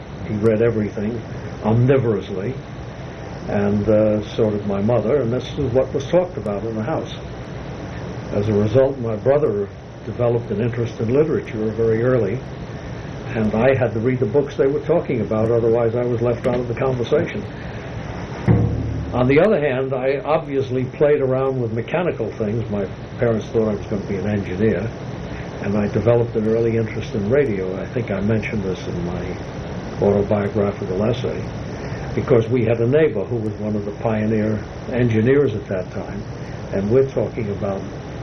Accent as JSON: {"language": "English", "town": "New York City", "region": "New York", "country": "United States", "tie": "born or raised there", "said": "So I grew up first on Manhattan Island"}